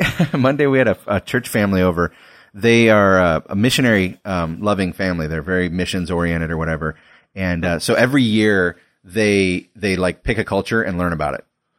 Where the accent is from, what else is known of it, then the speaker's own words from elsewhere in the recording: Scotland, United Kingdom; now in United States; your beer-loving host.